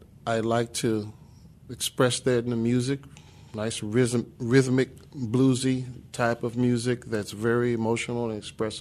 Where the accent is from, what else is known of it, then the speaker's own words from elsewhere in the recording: Gary, Indiana, United States; Originally from Gary, Indiana.